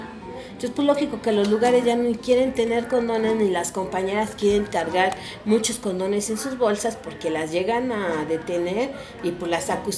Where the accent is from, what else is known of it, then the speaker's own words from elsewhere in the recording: Mexico; pues somos todos los mexicanos que pagamos impuestos, ¿no?